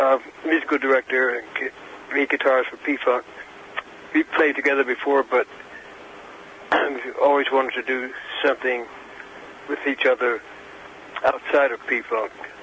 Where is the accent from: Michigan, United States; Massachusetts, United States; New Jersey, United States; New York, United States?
New Jersey, United States; Long Branch; born there; I was born in Long Branch, mm-hmm. down in Jersey Shore.